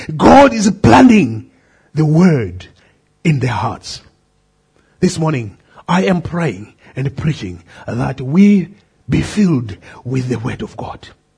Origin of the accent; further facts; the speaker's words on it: Zimbabwe; I come from Zimbabwe.